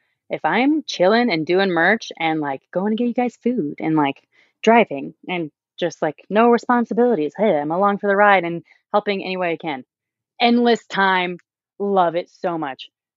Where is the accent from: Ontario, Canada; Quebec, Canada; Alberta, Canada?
Alberta, Canada; Calgary; no one's going to notice us just because we're from Calgary